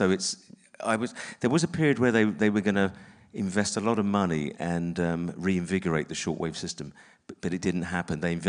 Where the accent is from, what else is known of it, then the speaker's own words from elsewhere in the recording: London, United Kingdom; also born or lived in Suffolk; I was not unhappy growing up in East London